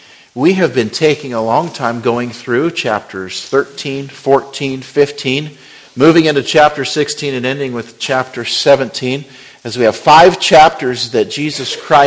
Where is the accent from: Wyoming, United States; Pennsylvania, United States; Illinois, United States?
Wyoming, United States; Many of you know that I grew up in Wyoming. Grew up on a cattle ranch out there that still is out there.